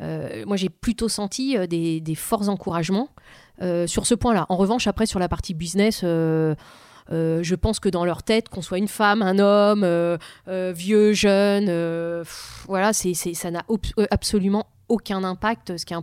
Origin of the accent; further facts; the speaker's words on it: Vitry-sur-Seine, Île-de-France, France; Elle me vient de là d'où je viens. Voilà. Quand on est dans une cité, quand on vit dans une cité HLM à Vitry-sur-Seine